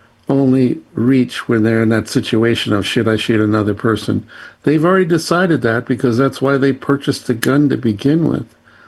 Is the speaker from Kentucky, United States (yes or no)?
no; Memphis, Tennessee, United States; I grew up with guns. I told you, I grew up in Memphis, and I grew up shooting rifles and shotguns, even shot pistols.